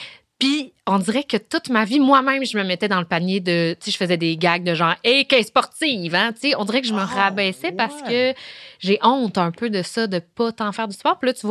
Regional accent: Laval, Quebec, Canada; Parce que moi, je viens de Laval.

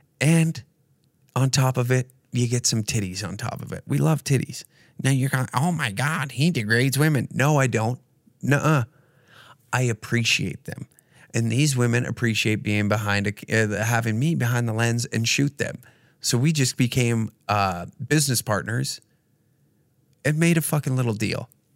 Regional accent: Taber, Alberta, Canada; it's a damn shame that Tabor, my hometown, doesn't even have me on the ballot and being in their Sports Hall of Fame.

